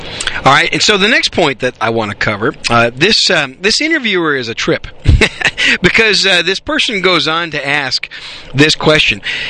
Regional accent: Wisconsin, United States; now in Texas, United States; One of them, unfortunately, is my home state of Wisconsin. And hope those people fix things up there. But anyway, I live in Texas now

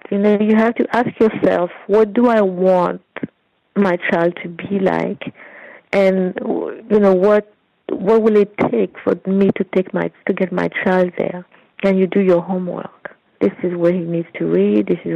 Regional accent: Guadeloupe; I'm from Guadeloupe.

